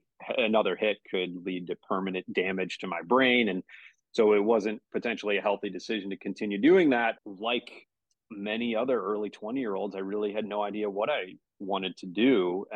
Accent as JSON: {"language": "English", "town": "St. Louis", "region": "Missouri", "country": "United States", "tie": "born or raised there", "said": "Played growing up in St. Louis, played through the youth programs in St. Louis"}